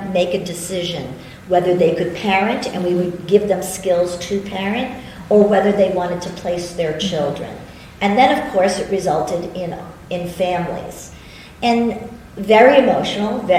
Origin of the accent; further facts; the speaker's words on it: Brookline, Massachusetts, United States; because I grew up in Brookline and they also migrated to Brookline along with the Jewish community.